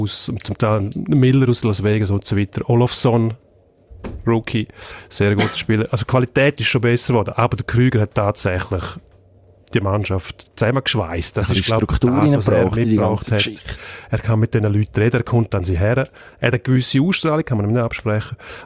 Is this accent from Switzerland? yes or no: yes; Switzerland